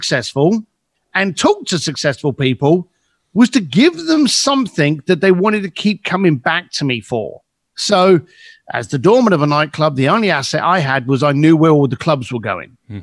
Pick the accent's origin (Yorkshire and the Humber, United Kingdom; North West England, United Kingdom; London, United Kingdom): London, United Kingdom; I was a bricklayer from East London.